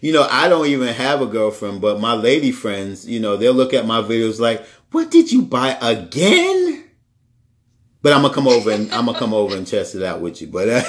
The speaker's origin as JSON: {"language": "English", "region": "New York", "country": "United States", "said": "listen, I'm from New York. I've never had, my mom had a little charcoal grill in our backyard."}